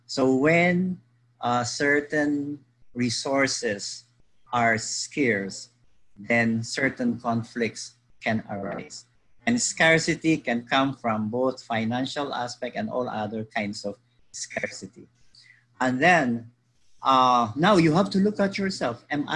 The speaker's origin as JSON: {"language": "English", "country": "Philippines", "second_language": "English", "lives_now": "Guyana", "said": "I'm from the Philippines, by the way. I am not a Guyanese, but soon I think I will be a Guyanese."}